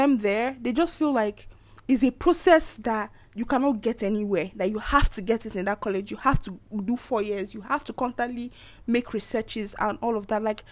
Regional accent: Nigeria; But being Nigerian, the thought of being Nigerian alone can just destroy it.

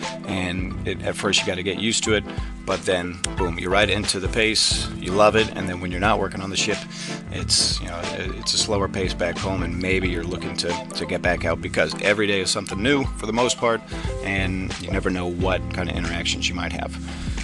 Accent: United States; I'm from the United States, as I mentioned, so for me, this job was mostly about traveling the world and getting to experience something new.

